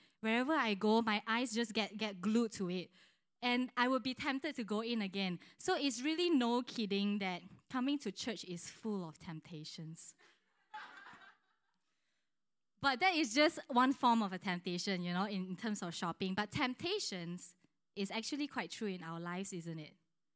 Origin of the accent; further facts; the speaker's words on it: Malaysia; English is a second language; growing up in Malaysia, I'm born in a Christian home.